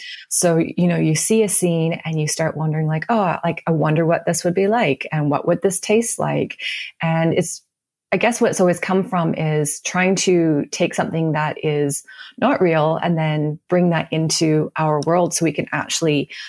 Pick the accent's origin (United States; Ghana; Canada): Canada; Vancouver, British Columbia; I'm from Vancouver.